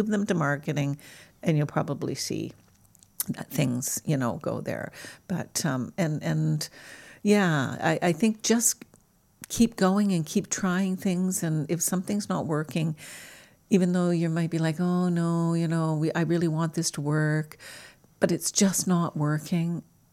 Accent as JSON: {"language": "English", "country": "Canada", "moved": "as an adult", "said": "So we came from Canada, you know, where you spend maybe a couple of months in the sun"}